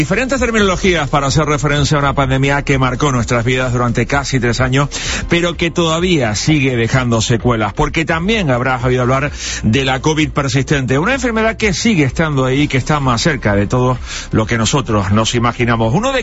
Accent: Canary Islands, Spain; Los canarios y los madrileños somos los españoles que sufrimos una peor calidad del aire

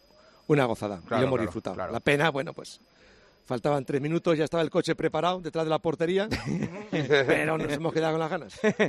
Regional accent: Puebla del Salvador, Castilla-La Mancha, Spain; now in Quintanar del Rey, Spain; Yo soy de la Puebla de Salvador. Estuve en la sierra y luego me vine a Quintanar y aquí llevo aquí ya, pues en esta zona prácticamente 27 años.

